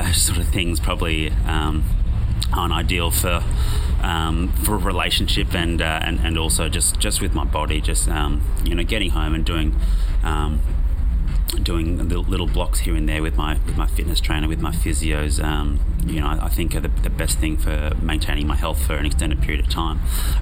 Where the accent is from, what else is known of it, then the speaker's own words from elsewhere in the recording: Sydney, New South Wales, Australia; I'm from Sydney, so it's not as popular there.